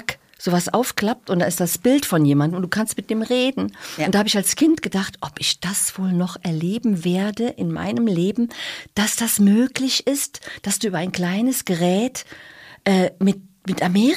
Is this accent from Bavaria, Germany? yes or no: no; Braubach, Rhineland-Palatinate, Germany; born there; Also, was das bedeutet hat, war, dass ich bin in Braubach geboren.